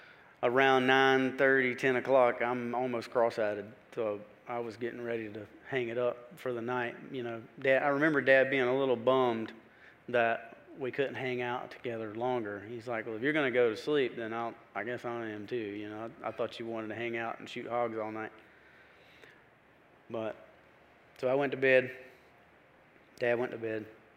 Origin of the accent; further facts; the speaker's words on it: Brunswick, Georgia, United States; I was born and raised in Brunswick, down on the coast.